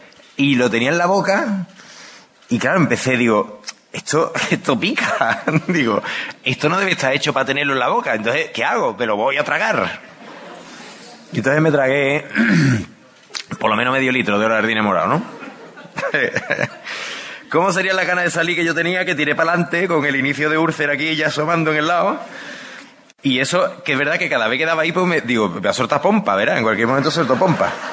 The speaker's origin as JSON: {"language": "Spanish", "town": "Seville", "region": "Andalusia", "country": "Spain", "said": "Yo soy objetivo, quiero ganar vuestra credibilidad y no soy un sevillano chauvinista."}